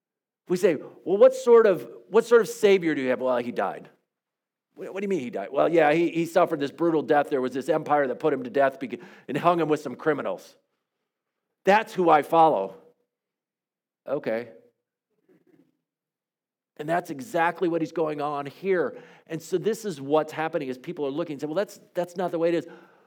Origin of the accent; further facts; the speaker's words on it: United States; I grew up in the United States.